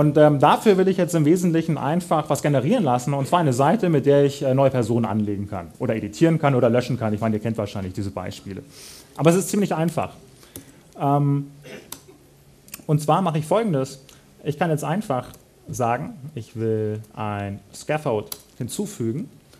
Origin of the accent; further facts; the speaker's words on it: Munich, Bavaria, Germany; Ich komme übrigens aus München. Wunderschöne Stadt.